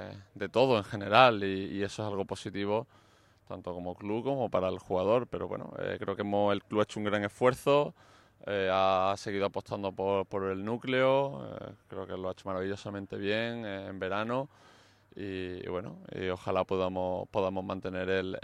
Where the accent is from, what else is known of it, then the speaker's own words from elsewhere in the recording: Málaga, Andalusia, Spain; Sí, me gusta como malagueño, creo que es una celebración muy, muy especial para nosotros.